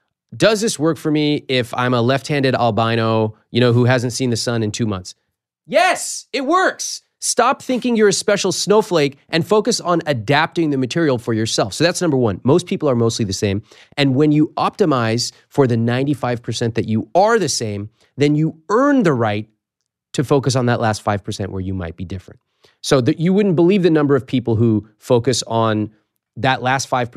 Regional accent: United States; born there; I feel so fortunate that I was born in America where I can build a business like this.

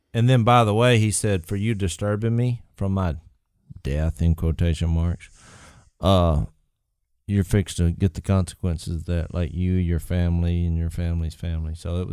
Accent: Louisiana, United States; we're fired up because we're from Louisiana and LSU just dominated the game.

